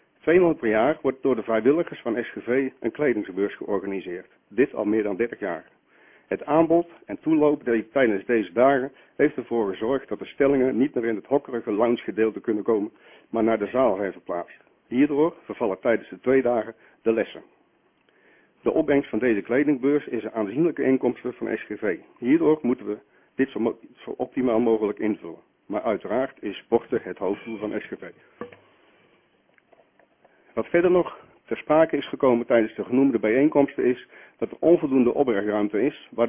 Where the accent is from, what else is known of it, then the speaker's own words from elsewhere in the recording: Gorinchem, South Holland, Netherlands; now in Schelluinen, Netherlands; Ik ben geboren en getogen in Gorinchem.